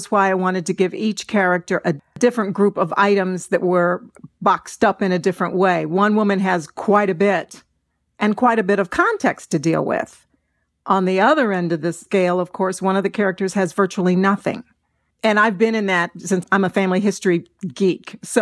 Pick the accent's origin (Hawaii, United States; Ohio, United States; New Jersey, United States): Ohio, United States; Columbus; I did steal a few locations from my hometown of Columbus, Ohio.